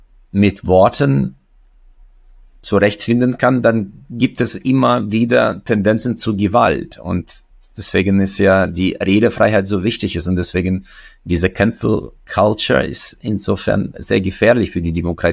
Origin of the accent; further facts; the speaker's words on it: Uzbekistan; now in Germany; Ich komme ja selbst aus Usbekistan. Ich bin sozusagen aus dem sozialistischen System geflohen, als das zusammengebrochen ist.